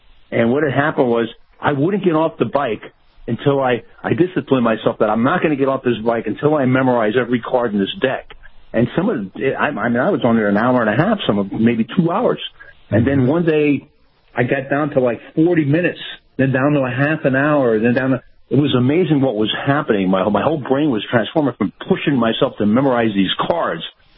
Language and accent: English; Allentown, Pennsylvania, United States; I worked in Allentown. I grew up in Allentown, and I worked in a steel mill.